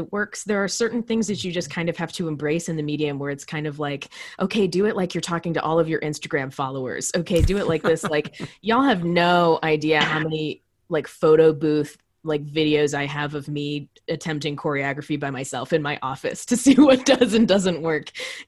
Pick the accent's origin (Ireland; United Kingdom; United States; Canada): United States; Illinois; I'm from Southern Illinois, pretty near St. Louis, kind of closer to St. Louis.